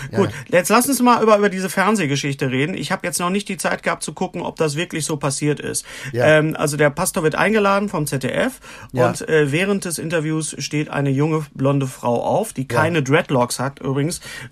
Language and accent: German; West Germany, Germany; Sehe ich das falsch als Wessi?